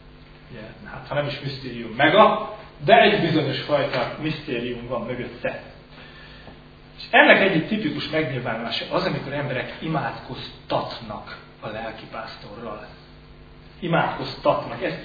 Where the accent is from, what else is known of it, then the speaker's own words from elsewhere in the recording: Martonvásár, Fejér, Hungary; Aztán rájöttem, hogy én Martonvásárhoz származom, ami nem falu, csak élőhely.